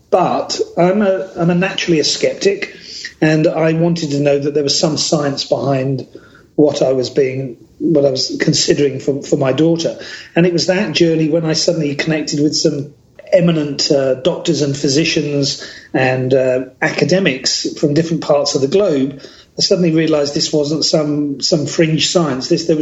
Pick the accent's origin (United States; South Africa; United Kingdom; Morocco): United Kingdom; born and raised in the United Kingdom with a father and grandfather who were both horticulturists, grew up living on a nursery